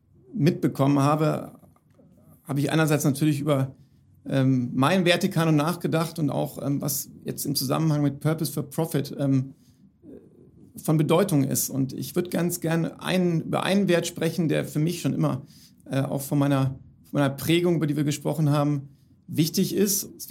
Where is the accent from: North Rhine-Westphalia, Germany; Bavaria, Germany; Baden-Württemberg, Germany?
Bavaria, Germany; Augsburg; Also ich bin in Augsburg aufgewachsen, zusammen mit zwei Geschwistern, zwei Brüdern, war der mittlere von uns dreien.